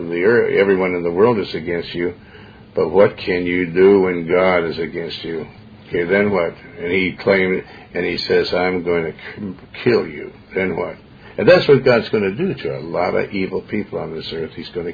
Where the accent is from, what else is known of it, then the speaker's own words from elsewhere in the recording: Montana, United States; And I come from Montana. And, you know, I know what a steep mountain is like.